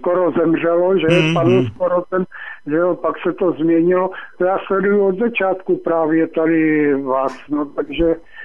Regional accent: Ústí nad Labem, Ústí nad Labem Region, Czechia; No, já jsem z Ústí nad Labem.

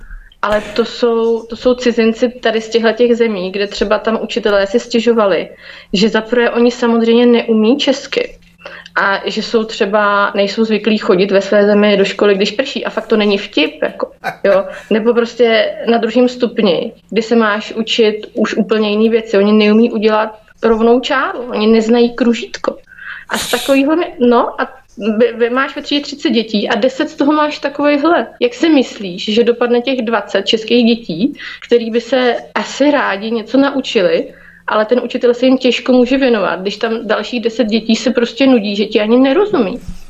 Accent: Mladá Boleslav, Central Bohemian Region, Czechia; Já třeba jsem z Mladé Boleslavy, takže já to tady moc dobře vidím.

